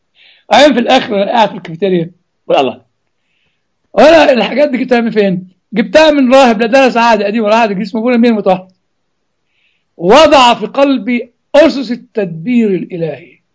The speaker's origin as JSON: {"language": "Arabic", "region": "Upper Egypt", "country": "Egypt", "said": "تعرفين عندنا في الصعيد لما يولع في قش الرز تطلع النار لعنان السماء"}